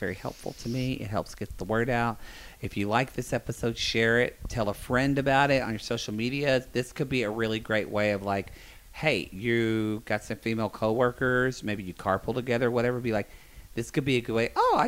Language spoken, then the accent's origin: English; the South, United States; We grew up in the South.